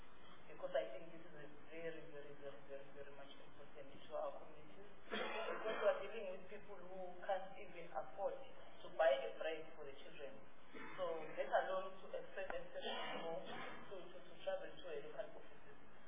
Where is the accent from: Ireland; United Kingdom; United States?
United Kingdom; South West England; You know in Devon, I'm from Devon.